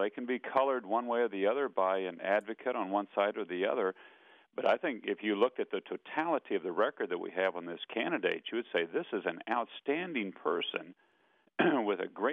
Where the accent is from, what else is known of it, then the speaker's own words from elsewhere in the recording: Topeka, Kansas, United States; that happened in my hometown of Topeka, Kansas.